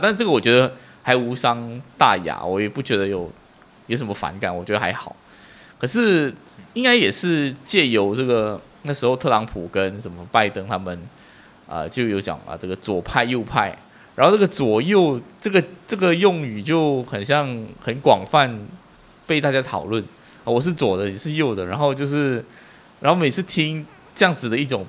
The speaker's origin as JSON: {"language": "Chinese", "country": "Malaysia", "said": "我们马来西亚华人"}